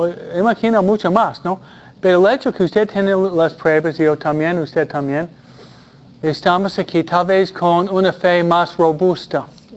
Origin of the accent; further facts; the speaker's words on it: Pennsylvania, United States; now in California, United States; Aquí en California no hay un túnel muy grande. De donde vengo yo, Pennsylvania, hay un túnel que son como 2 kilómetros.